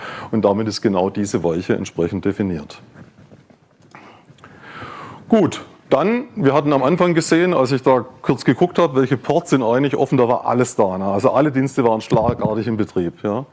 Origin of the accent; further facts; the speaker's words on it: Baden-Württemberg, Germany; ich bin Schwabe, Württemberger, wir sind sparsam.